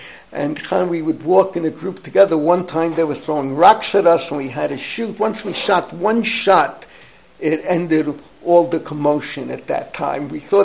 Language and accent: English; Bronx, New York, United States; I grew up in the Bronx, I've said it many times, 700,000 plus Jews.